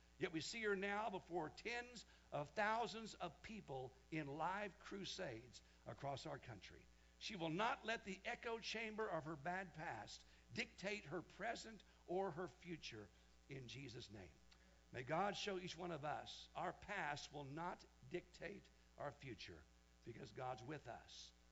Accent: Wichita, Kansas, United States; Back growing up in Wichita, Kansas, I told you guys time and again, as a young boy, my biggest fear was werewolves and vampires

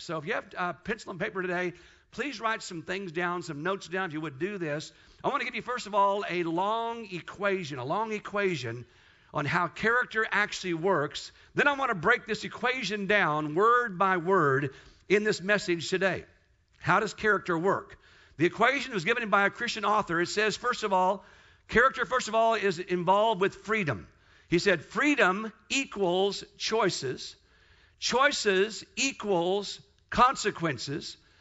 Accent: Newtown, Missouri, United States; also born or lived in Kansas; I was born in Kansas. Went to a farm at age 2 in northern Missouri my dad was raised at. And on this farm, we lived about 3 miles from a great big old town called Newtown, Missouri. Population 365.

